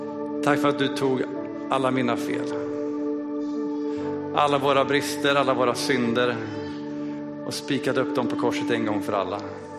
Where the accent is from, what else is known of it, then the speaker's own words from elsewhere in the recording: Kramfors, Västernorrland County, Sweden; och jag kommer från Kramfors här med hela min familj. 4 barn, 40 år